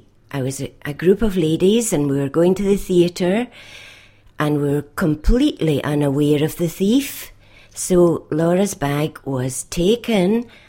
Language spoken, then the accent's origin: English; Saltcoats, Scotland, United Kingdom; now in Argyll, United Kingdom; I was born in Saltcoats, Christie Gardens, and I went to the academy, Ardrossan Academy